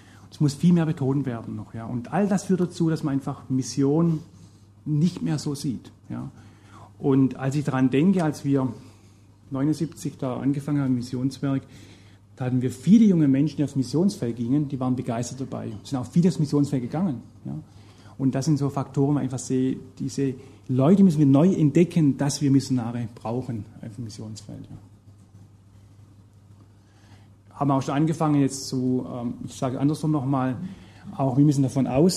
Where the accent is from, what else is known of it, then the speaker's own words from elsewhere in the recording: Heilbronn, Baden-Württemberg, Germany; Wenn ich eine Stadt nehme in Heilbronn, meine Heimatstadt, hat 100.000 Einwohner.